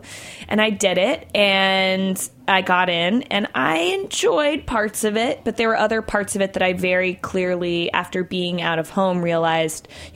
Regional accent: Virginia, United States; I was raised in Virginia, and the, like, best, most competitive in-state school was the University of Virginia.

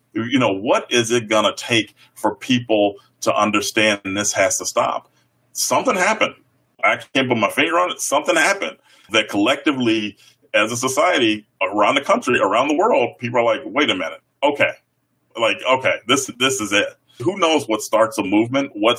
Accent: Chicago, Illinois, United States; now in Iowa, United States; And I grew up on the South Side of Chicago, where schools would even talk about the civil rights movement and slavery. Flash forward, I live in Iowa now.

